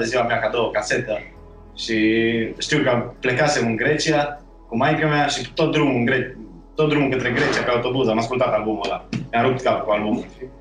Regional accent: Deva, Hunedoara County, Romania; also born or lived in Bucharest; În Deva deloc.

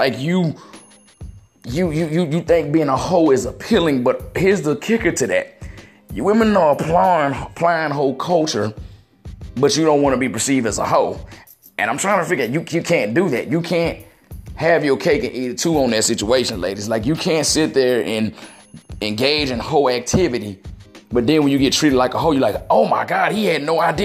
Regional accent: Mississippi, United States; There's a event that they throw all the time back in my hometown of Mississippi. Well, not just my hometown, the whole area of the Gulf Coast.

